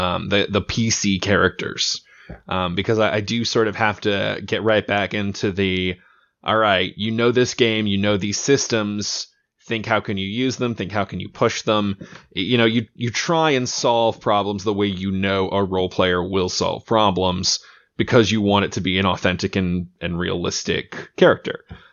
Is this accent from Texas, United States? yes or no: yes; Texas, United States; I'm from, let's just say, Texas in general, because I've kind of lived all over the state at various points in my life.